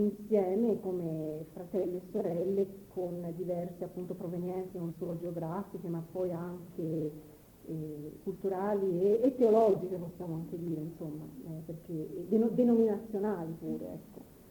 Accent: Florence, Tuscany, Italy; moved away as an adult; Io sono fiorentina, non so se si sa, sono la toscana di origine, sono di Firenze, e però appunto essendo vissuta per così tanto fuori dalla mia città, perché praticamente l'ho lasciata quando avevo 18 anni per recarmi prima all'estero

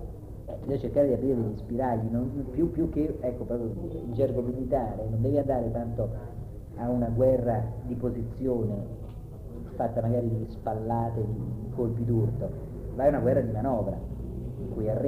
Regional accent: Norway; Italian is a second language; trasferita nel mio paese, perché parlo della Norvegia

